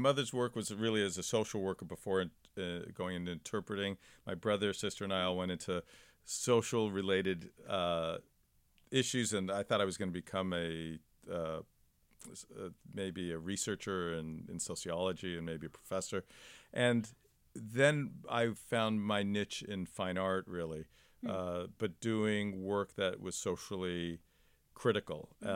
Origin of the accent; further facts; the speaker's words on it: Pacific Palisades, California, United States; So it's kind of that, really, that we grew up in the Palisades.